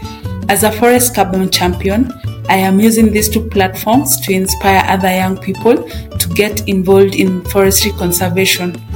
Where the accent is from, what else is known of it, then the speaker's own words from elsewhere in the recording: Siaya County, Kenya; now in Nairobi, Kenya; I come from Siaya County and I currently reside in Nairobi County in Kenya.